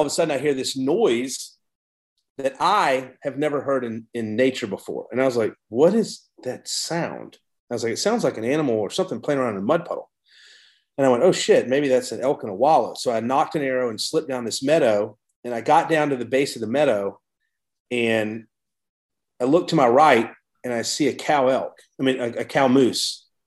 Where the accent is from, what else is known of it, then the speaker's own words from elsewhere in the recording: Savannah, Georgia, United States; moved away as an adult; also born or lived in New York City / Washington State; But so I grew up in Georgia and moved to New York City and went to grad school at the age of 32. Then I lived in Washington State for 8 years.